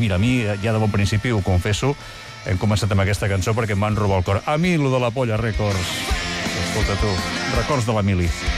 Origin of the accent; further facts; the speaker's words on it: Sant Quintí de Mediona, Catalonia, Spain; No, jo soc de Sant Quintí